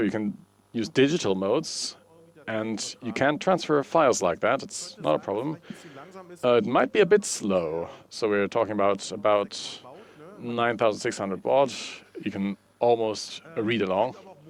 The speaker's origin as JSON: {"language": "English", "region": "Berlin", "country": "Germany", "said": "As I said, I'm from Berlin."}